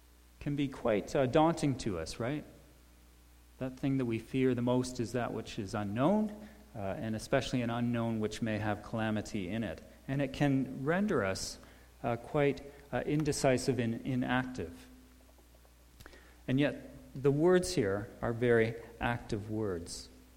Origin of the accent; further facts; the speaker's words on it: Niagara-on-the-Lake, Ontario, Canada; In my hometown, I grew up near Niagara-on-the-Lake